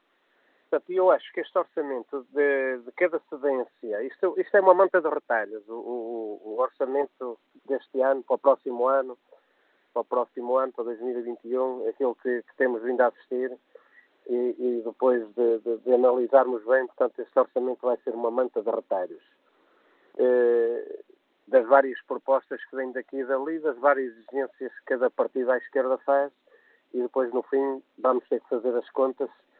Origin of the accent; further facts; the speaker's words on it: Portugal; eu, como cidadão, como português, eu prefiro que este orçamento seja recusado